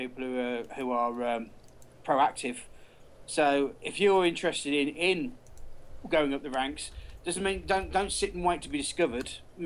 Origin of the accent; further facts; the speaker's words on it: United Kingdom; I'm from Britain